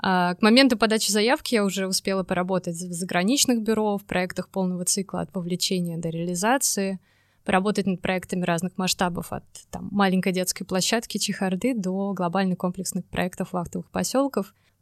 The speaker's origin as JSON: {"language": "Russian", "region": "Saint Petersburg", "country": "Russia", "said": "Я средовой дизайнер из Петербурга. Где бы я ни жила, ответ всегда будет такой."}